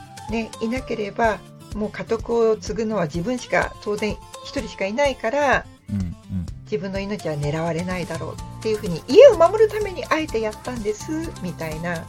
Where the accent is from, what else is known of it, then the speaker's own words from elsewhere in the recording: Sendai, Miyagi, Japan; 例えば私の地元で言えば仙台でね